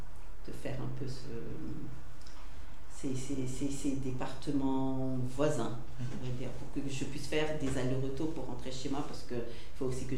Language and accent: French; Escornebœuf, Occitanie, France; La vie politique de chez moi, je dis toujours encore chez moi à Escornebœuf, parce qu'à Tourdain, je ne me le suis pas encore approprié